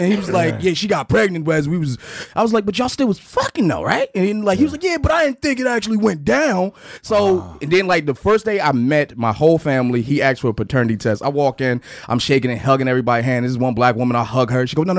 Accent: New Jersey, United States; So I'm from Jersey. And I don't know if anybody noticed or not. If you ever make a child, do not do it in Jersey.

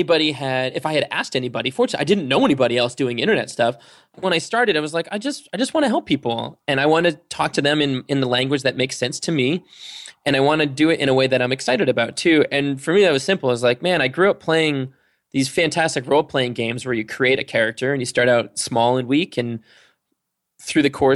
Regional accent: Massachusetts, United States; I grew up in Massachusetts. And as a young kid, I kind of lived a dual existence of a kid that loved video games.

